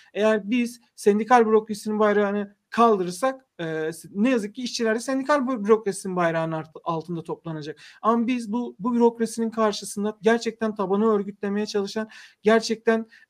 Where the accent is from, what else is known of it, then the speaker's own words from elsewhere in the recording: Gebze, Kocaeli, Turkey; born there; Ama yani mesela ben Gebze doğumluyum.